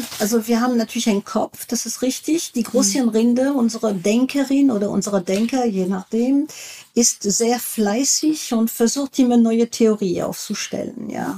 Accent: France; ich bin Französin

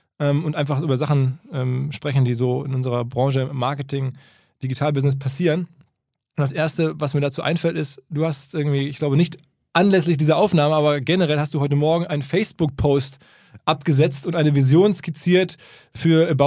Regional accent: Essen, North Rhine-Westphalia, Germany; now in Hamburg, Germany; in meiner alten Heimat in Essen

